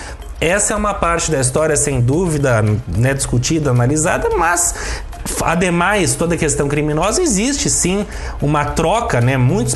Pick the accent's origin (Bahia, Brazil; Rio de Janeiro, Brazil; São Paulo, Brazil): São Paulo, Brazil; que nós três pelo menos somos de São Paulo, uma grande cidade, uma grande capital